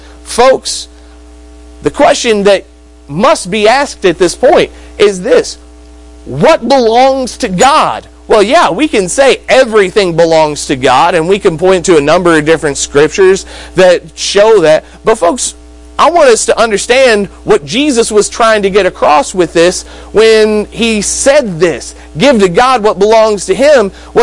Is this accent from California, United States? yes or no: no; Kentucky, United States; I'm from Kentucky, by the way.